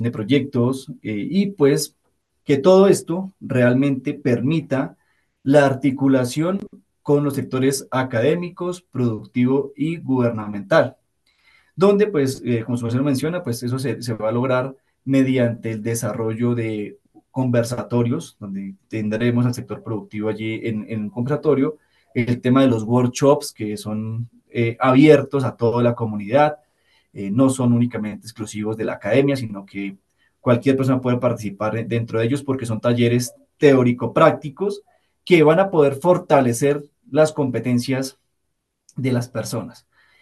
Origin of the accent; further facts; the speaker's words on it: Colombia; se puede también vivir la pasión del fútbol como colombianos